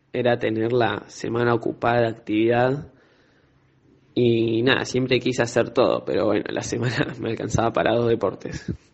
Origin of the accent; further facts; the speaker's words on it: Saldungaray, Buenos Aires Province, Argentina; now in Bahía Blanca, Argentina; yo soy de Salungaray.